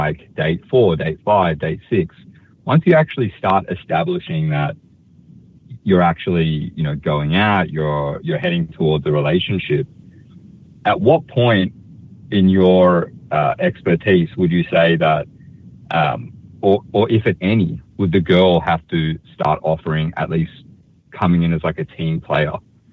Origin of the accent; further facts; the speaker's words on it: New Zealand; I guess in New Zealand, or at least the way I grew up in New Zealand, when you first start dating a girl